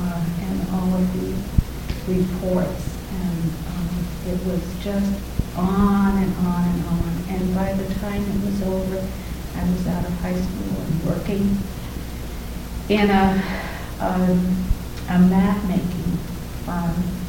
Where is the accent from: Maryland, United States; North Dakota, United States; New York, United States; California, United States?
New York, United States; New York City; I'm second world war vintage. Growing up in New York City, listening to the shortwave and hearing Hitler.